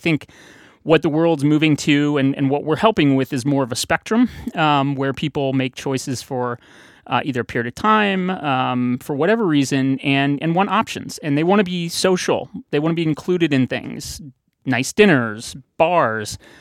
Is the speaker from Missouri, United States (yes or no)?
yes; St. Louis, Missouri, United States; So like beer barrels, where I grew up in St. Louis, the Anheuser-Busch Clydesdales, the famous horses dragging the beer barrels along.